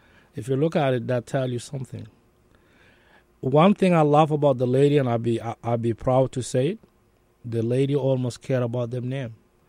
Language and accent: English; Wau, South Sudan; English is a second language; now in United States; I start other group in WOW, my hometown.